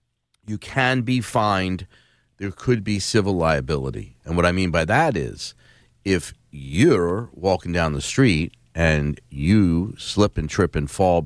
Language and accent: English; Philadelphia, Pennsylvania, United States; Yeah, when I grew up in Philly, it was the alley.